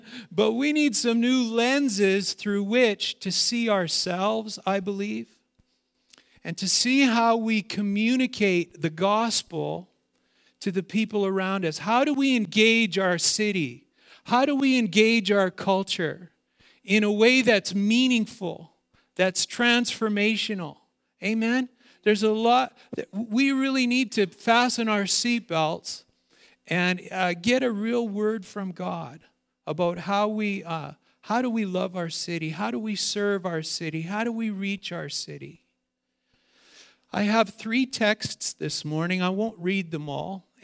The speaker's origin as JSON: {"language": "English", "town": "Kelowna", "region": "British Columbia", "country": "Canada", "tie": "born or raised there", "said": "I started out saying I grew up in Kelowna on an orchard."}